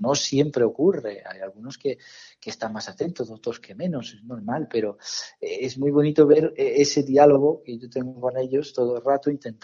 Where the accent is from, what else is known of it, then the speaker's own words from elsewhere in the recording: Italy; now in Spain; al ser yo ítalo-español ya, yo llevo aquí 10 años, me siento español a la par que italiano